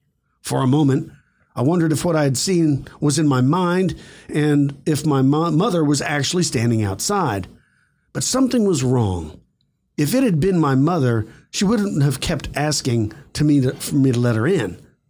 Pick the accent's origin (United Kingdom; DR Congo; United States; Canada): United States; Denver, Colorado; I'm from Denver, Colorado.